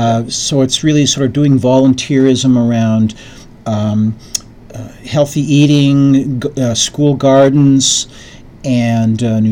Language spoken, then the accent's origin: English; Canada; now in Macomb, United States; I'm so old that I grew up in Canada at nighttime.